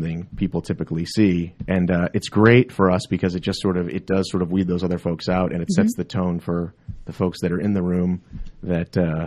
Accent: Marietta, Georgia, United States; also born or lived in Los Angeles; I grew up here. I grew up in Marietta, and I always knew that I wanted to raise my family here

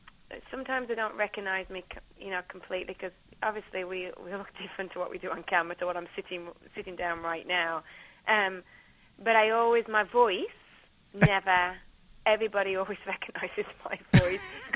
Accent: Birmingham, West Midlands, United Kingdom; I'm from Birmingham. I'm from Birmingham. I'm from the middle of the country. And I started talking like this on the TV, and everybody knew where I was from.

